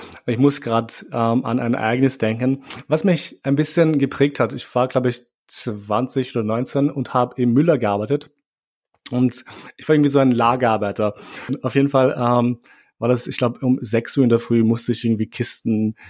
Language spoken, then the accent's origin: German; Austria; Ich meine, ich bin in Österreich aufgewachsen, Alter. Wo soll ich hin? Das ist halt mein Land. Also ich fühle mich schon sehr stark irgendwo als Albaner und tu mich identifizieren mit meiner Herkunft. Aber ich bin hier aufgewachsen. Das ist auch meine Heimat, die ich über alles liebe.